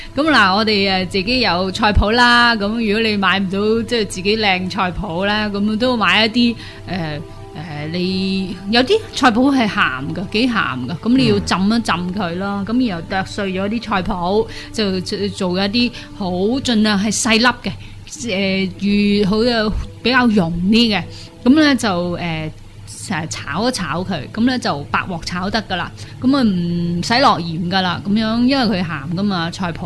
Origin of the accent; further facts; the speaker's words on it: China; 特别系我哋中国人嗰啲酒咧，原来好多嘅